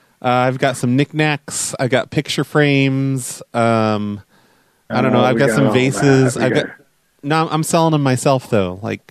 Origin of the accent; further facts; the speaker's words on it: Texas, United States; I'm from Texas. I don't mind a little bit of sun.